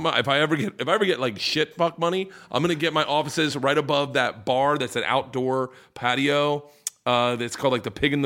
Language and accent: English; Tampa, Florida, United States